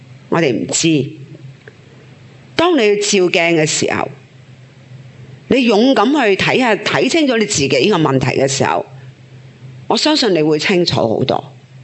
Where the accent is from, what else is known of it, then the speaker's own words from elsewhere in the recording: China; 尤其是我哋中国人咧， 其實就好要面嘅